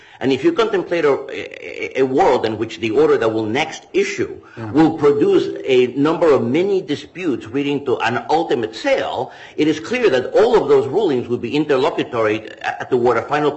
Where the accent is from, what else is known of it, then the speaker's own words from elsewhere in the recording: New York, United States; Now, it takes what people back in my hometown of New York used to call chutzpah to actually say